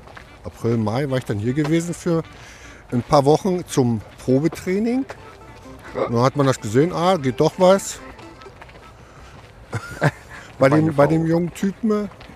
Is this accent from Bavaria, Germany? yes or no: no; Weißwasser, Saxony, Germany; Also, ich komme natürlich aus Weißwasser, eine Glasmacherstadt.